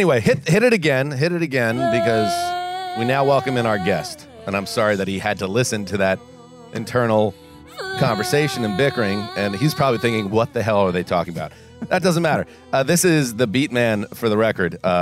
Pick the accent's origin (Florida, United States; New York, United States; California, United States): New York, United States; So I grew up in Rockland County, and I would drive from Pearl River over the border to Montvail to get cheaper gas.